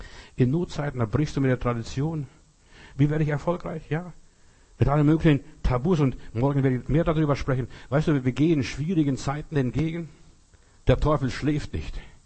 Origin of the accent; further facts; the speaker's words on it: Heilbronn, Baden-Württemberg, Germany; Da bei uns in Heilbronn, da gibt's die Burg Weinsberg.